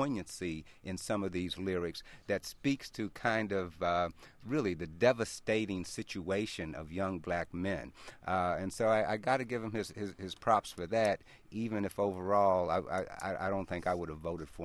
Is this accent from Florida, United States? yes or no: no; Detroit, Michigan, United States; I mean, we're both from Detroit.